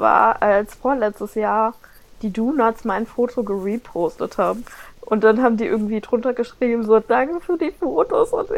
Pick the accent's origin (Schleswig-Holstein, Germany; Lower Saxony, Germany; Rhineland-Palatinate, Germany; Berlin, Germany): Rhineland-Palatinate, Germany; Mainz; ich komme aus Mainz